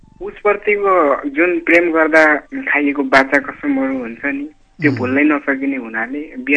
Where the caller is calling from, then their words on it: Dailekh, Karnali Province, Nepal; दैलेखदेखि